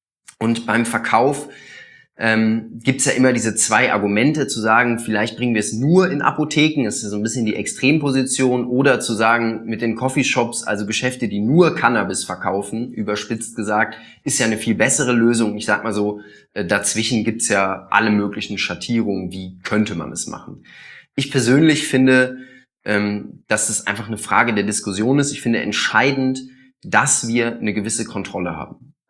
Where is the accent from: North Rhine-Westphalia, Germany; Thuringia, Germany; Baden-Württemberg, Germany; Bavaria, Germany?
North Rhine-Westphalia, Germany; Aachen; ich komme aus Aachen, ich weiß, wie solche Läden aussehen